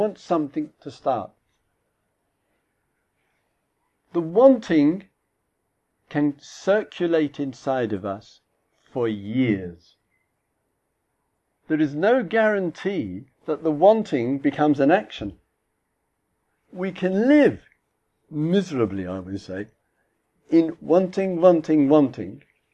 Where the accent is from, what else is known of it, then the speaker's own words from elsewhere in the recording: England, United Kingdom; I know I'm English. Not too English, I hope, but anyway.